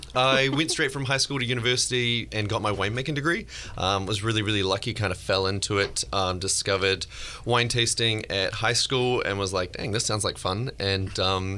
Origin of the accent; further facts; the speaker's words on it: New Zealand; now in United States; So I'm a Kiwi.